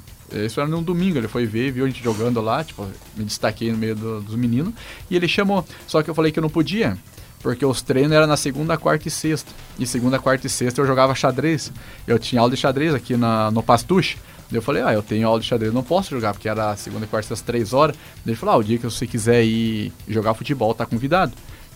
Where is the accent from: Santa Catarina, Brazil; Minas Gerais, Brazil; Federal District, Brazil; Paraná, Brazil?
Santa Catarina, Brazil; Porto União; eu nasci aqui no São Cristóvão, ali que União da Vitória mesmo, sou natural de Porto União, na verdade, né? Só passo o trilho ali, mas sempre falei que eu era de União da Vitória. Então eu sou ali debaixo de São Cristóvão.